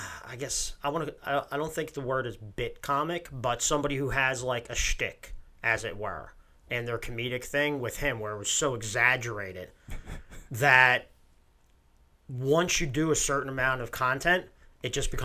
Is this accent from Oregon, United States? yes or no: no; Philadelphia, Pennsylvania, United States; We're all from Philly. We're all multiracial.